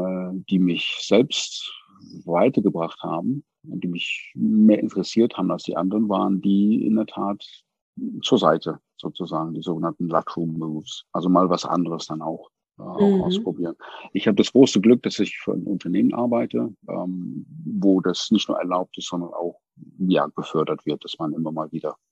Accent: England, United Kingdom; German is a second language; moved away as an adult; now in Germany; Ich bin in England geboren, groß geworden, habe dort studiert, habe während meines Studiums ein Auslandsjahr gemacht in Deutschland, in Bochum, im Ruhrgebiet

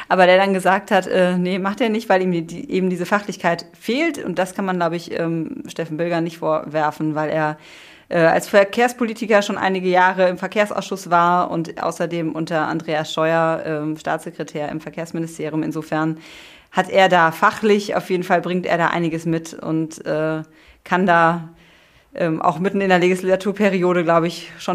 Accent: North Rhine-Westphalia, Germany; Ich komme aus dem Sauerland

